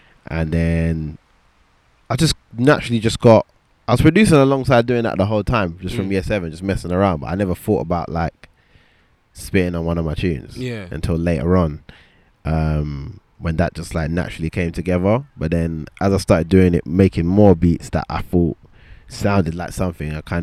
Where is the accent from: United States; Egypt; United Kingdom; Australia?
United Kingdom; Lewisham, London; And I'm from Lewisham, so that's like the other side of London and that.